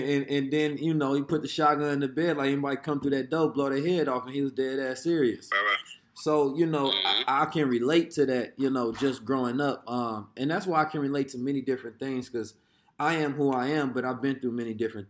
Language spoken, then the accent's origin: English; Oakland, California, United States; when we grew up in Oakland at the time